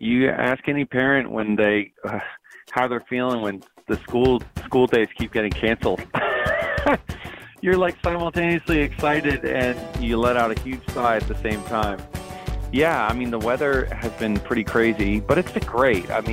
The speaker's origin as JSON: {"language": "English", "country": "Canada", "also_born_or_lived": "Phoenix, United States", "said": "I'm from Canada, so that's called summer. So any excuse to wear more layers of clothing, I'm a fan of. I lived in Phoenix for 18 years."}